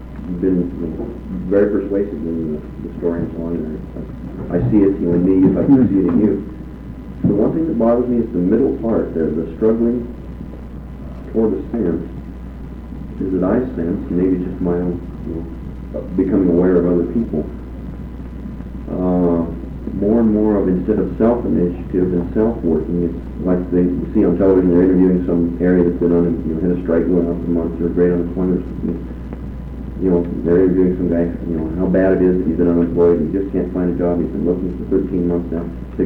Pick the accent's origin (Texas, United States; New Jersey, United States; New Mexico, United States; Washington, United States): Washington, United States; my folks were the generation who moved out here from the Midwest, and I grew up out here in Washington.